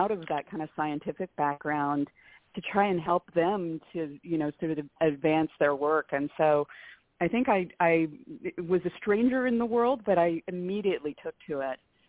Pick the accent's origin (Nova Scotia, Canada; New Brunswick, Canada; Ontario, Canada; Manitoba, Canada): Ontario, Canada; also born or lived in London, Ontario / Montreal; Yes, actually, I am Canadian, Lenny. I was born in Canada, in London, Ontario, and I grew up just outside of Toronto. So my formative years were all there in Canada.